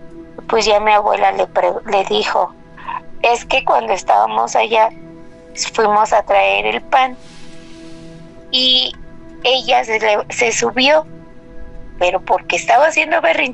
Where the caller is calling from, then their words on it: Tizayuca, Hidalgo, Mexico; de Tizayuca.